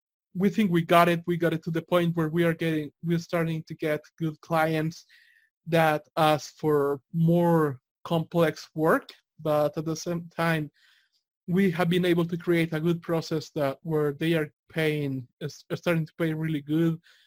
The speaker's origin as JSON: {"language": "English", "country": "El Salvador", "said": "We're from the outside the U.S. We are from El Salvador"}